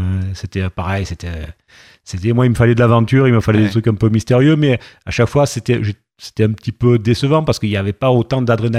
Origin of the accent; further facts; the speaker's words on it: L'Isle-sur-la-Sorgue, Provence-Alpes-Côte d'Azur, France; Je suis de Provence, de l'Île-sur-la-Sorgue. Ouais. C'est mon fief, c'est le fief de mes ancêtres. Et j'en suis super fier.